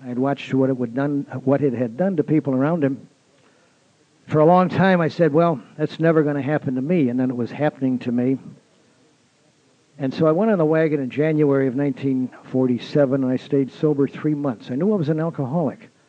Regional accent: Milwaukee, Wisconsin, United States; born there; I was born in Milwaukee.

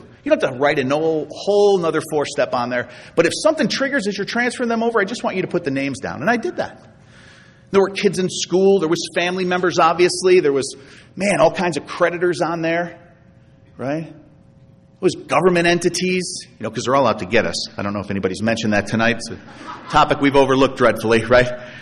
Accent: Chicago, Illinois, United States; Now, as I mentioned, I'm from Chicago

